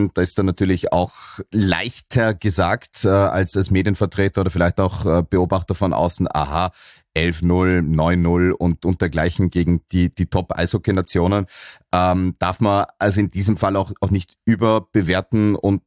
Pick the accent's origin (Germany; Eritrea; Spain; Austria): Austria; da sind wir als Österreicher wahrscheinlich noch ein Stückchen davon entfernt?